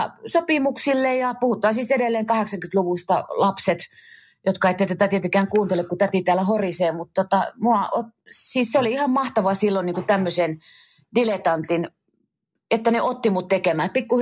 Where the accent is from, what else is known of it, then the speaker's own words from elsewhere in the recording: Central Ostrobothnia, Finland; mä oon tuolta Keski-Pohjanmaalta kotosi, ja mulla on se murre, se on mulla tosi voimakas edelleen